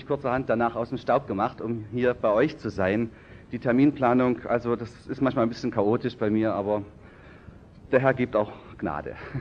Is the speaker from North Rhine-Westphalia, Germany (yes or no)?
no; Hammerbrücke, Saxony, Germany; einmal aus meiner Heimat, Heimatgemeinde Hammerbrücke im Vogtland. Das liegt immerhin auch 700 Meter hoch und ein bisschen nordöstlich von hier.